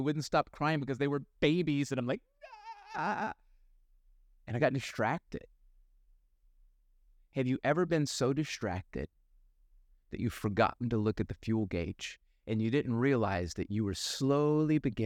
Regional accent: Jennings, Louisiana, United States; I remember at 14 when on an outreach in the city that I grew up in Jennings, Louisiana

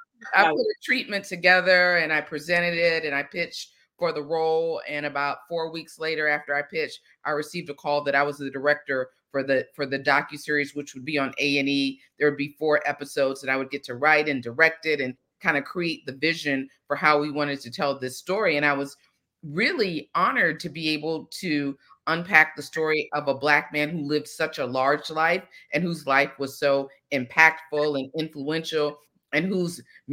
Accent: Georgia, United States; as a Black woman who was born and raised in the South, born and raised in Georgia, I thought I could bring a very specific lens to the story

